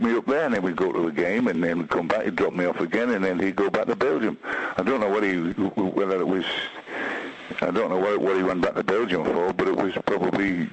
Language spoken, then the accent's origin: English; North East England, United Kingdom; We're both Geordie lads